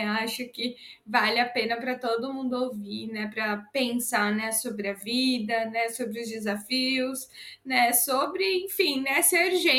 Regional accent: São Paulo, Brazil; moved away as an adult; also born or lived in Curitiba; Ah, o meu sotaque já é muito misturado, né? Eu sou de São Paulo, nasci em São Paulo, mas eu tenho família no interior, em vários interiores de São Paulo. E aí, depois, quando eu tava com 20 e poucos anos, eu mudei para Curitiba, onde eu fiquei 6 anos.

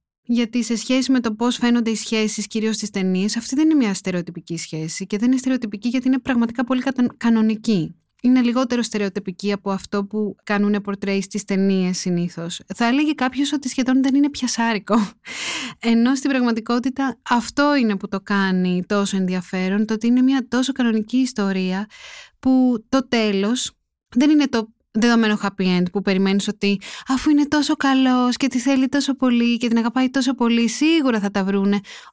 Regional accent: Glyfada, Attica, Greece; επειδή μεγάλωσα στη Γλυφάδα

